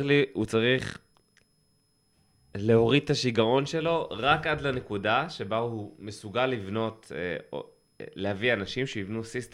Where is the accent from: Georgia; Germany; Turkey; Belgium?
Germany; Hebrew is a second language; אני באמת גרמני